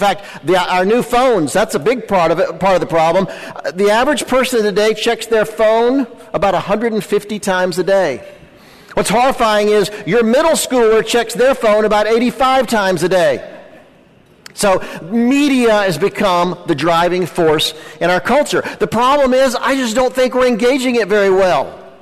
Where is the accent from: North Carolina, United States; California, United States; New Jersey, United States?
North Carolina, United States; Charlotte; but honestly, at heart, I'm a preacher's kid from North Carolina. I grew up in Charlotte.